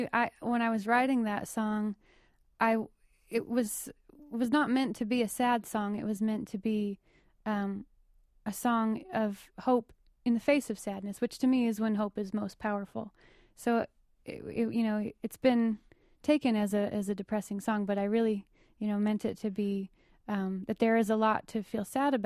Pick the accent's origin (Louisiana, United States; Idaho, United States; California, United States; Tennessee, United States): Idaho, United States; I grew up in Idaho. I still consider Idaho to be kind of home, you know, with a capital H. My whole family's there and everything.